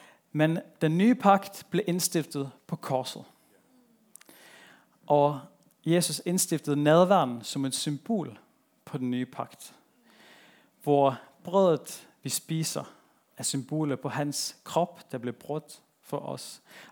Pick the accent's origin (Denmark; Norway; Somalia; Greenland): Norway; Kristiansand, Agder; Da jeg voksede op i Indre Missionen hjemme i Kristiansand